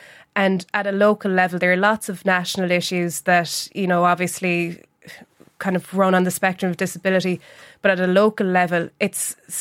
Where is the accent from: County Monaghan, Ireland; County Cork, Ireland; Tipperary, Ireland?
County Cork, Ireland; when I was growing up in North Cork